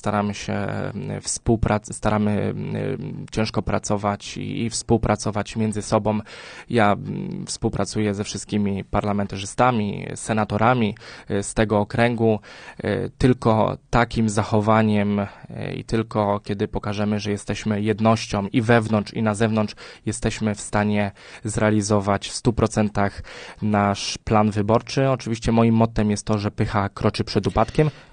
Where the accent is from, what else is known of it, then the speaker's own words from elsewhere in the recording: Ozorków, Łódź Voivodeship, Poland; pochodzę z Ozorkowa, gdzie tam byłem też radnym